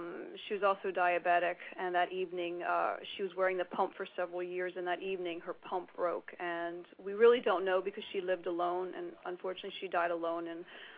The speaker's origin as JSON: {"language": "English", "region": "New Jersey", "country": "United States", "said": "Well, that's where I'm from. I'm from New Jersey."}